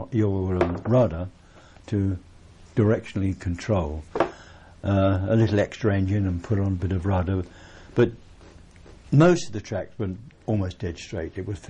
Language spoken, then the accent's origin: English; London, United Kingdom; accent: Cockney; because he found my Cockney accent a bit difficult to pick up on the end.